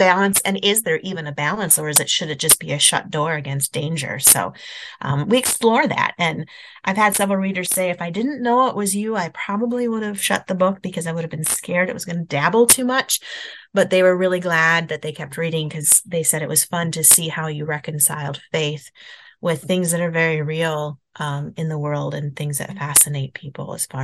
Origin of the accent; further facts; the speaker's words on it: Midwest, United States; growing up in the Midwest myself, growing up in farmland and woods and cornfields, I used to play hide and seek in the cornfields when I was a kid.